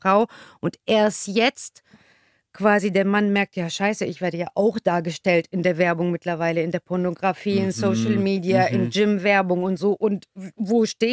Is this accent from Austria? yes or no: no; Tunisia; Ich komme ja ursprünglich aus Tunesien.